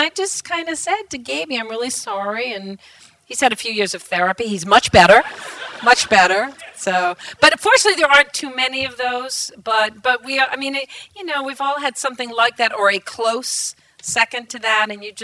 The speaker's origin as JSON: {"language": "English", "town": "East Providence", "region": "Rhode Island", "country": "United States", "tie": "born or raised there", "said": "I grew up in East Providence, and I went home to my parents' house"}